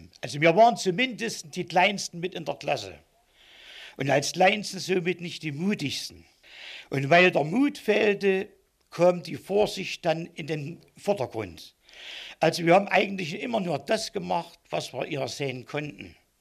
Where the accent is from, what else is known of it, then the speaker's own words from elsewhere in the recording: Breunsdorf, Saxony, Germany; now in Limbach-Oberfrohna, Germany; Ich wohne jetzt in Limpe-Oberfrohna, bin gebürtiger Breunsdorfer und bin mit Heiner Müller in die Schule gegangen. Das heißt, wir haben 1935 das erste Schuljahr begonnen